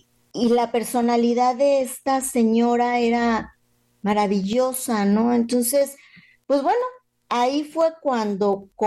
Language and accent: Spanish; Mexico City, Mexico; born there; Fíjate que yo nací en la Ciudad de México